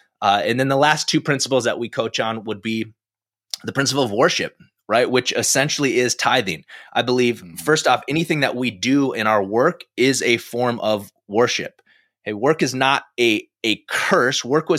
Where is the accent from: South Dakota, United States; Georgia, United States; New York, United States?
South Dakota, United States; I mean, I grew up in South Dakota and it was a town of like 900 people. So church is like right across the street from the bar.